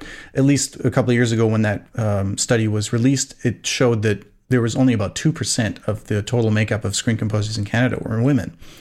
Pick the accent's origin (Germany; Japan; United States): Germany; I grew up in Germany